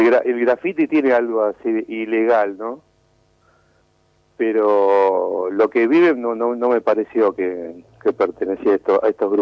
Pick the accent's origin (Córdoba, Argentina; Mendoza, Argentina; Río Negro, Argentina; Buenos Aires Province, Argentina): Córdoba, Argentina; Yo soy cordobés, sí.